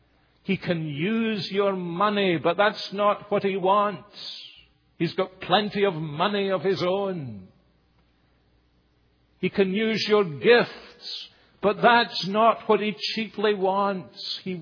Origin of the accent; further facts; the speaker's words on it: Scotland, United Kingdom; born there; Like me saying I was born in Scotland.